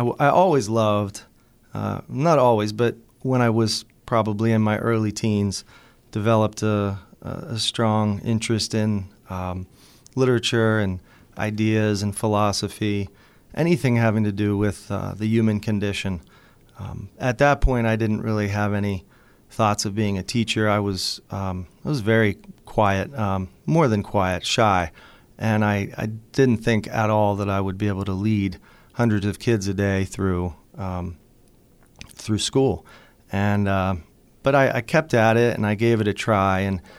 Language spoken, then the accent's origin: English; Mount Lebanon, Pennsylvania, United States; I grew up in Pittsburgh, more specifically Mount Lebanon, and still live there.